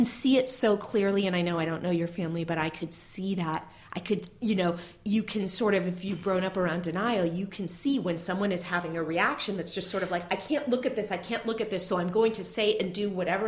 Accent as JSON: {"language": "English", "region": "California", "country": "United States", "tie": "born or raised there", "said": "I grew up in Marin County, so"}